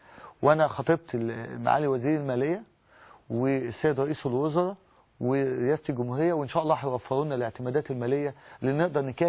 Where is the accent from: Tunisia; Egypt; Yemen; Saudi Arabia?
Egypt; عاوز أقول إن لدينا حلم كنا بنحلمه كمصريين